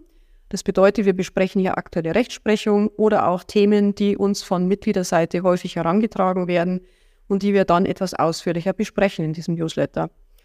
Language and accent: German; Bavaria, Germany; born there; ich bin gebürtige Oberbayerin, für den Fall, dass der eine oder andere, der hier der Geschäftsstelle anruft, irgendwie einen fränkischen Dialekt erwarten würde. Den kann ich nicht bieten.